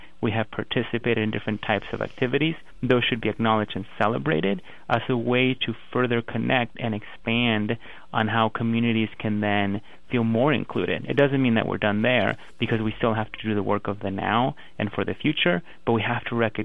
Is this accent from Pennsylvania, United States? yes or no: no; California, United States; also born or lived in Mexico; I was born in Mexico. And so up until the age of 9, that experience of enjoying the outside, which was different really than coming to the U.S. So once I migrated to California and grew up in the Central Valley